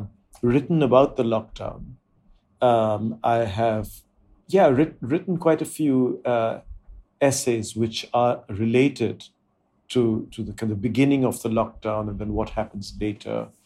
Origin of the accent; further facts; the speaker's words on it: India; It comes from my sort of background in different kinds of music. It comes from being an Indian who I think being an Indian means being exposed to and it means to internalize an amazing range of cultural references and cultural traditions